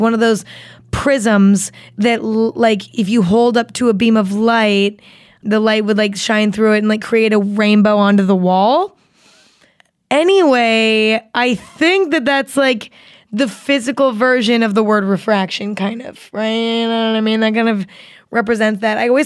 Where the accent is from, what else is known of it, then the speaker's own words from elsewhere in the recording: Ireland; And you can't be offended by that because I'm Irish.